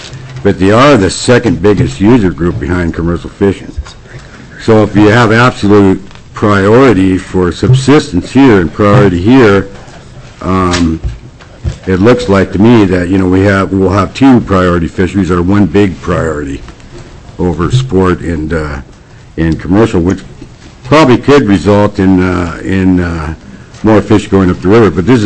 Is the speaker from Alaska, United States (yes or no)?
yes; Fairbanks, Alaska, United States; I'm also born and raised in Alaska, was actually born in Fairbanks.